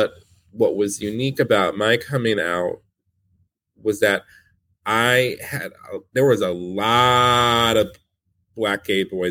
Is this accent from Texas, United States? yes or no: no; Detroit, Michigan, United States; born or raised there